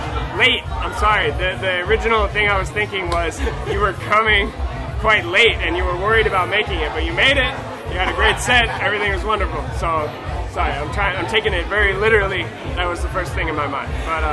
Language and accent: English; Mesa, Arizona, United States; now in Shenzhen, China; I'm originally from Arizona, and I've been living in Shenzhen, China for the past 5 years.